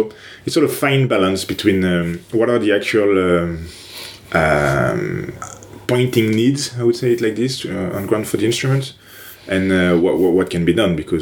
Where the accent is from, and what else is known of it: France; born or raised there; English is a second language; moved away as an adult; also born or lived in Toronto, Canada